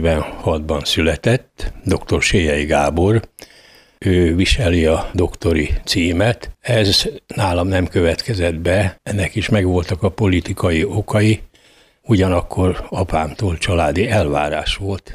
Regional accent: Újpest, Budapest, Hungary; born there; Én Újpesten születtem. Akkor még önálló város volt. Mindig ugye beírják, hogy Budapest, mikor figyelmeztetem a adminisztrátort, hogy nem Budapest, hanem Újpest. Hát én büszke vagyok az újpesti mi voltomra.

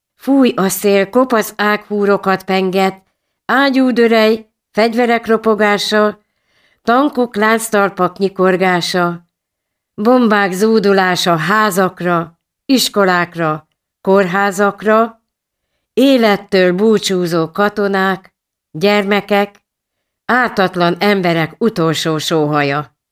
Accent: Monorierdő, Pest, Hungary; Én Monori Erdőről jöttem

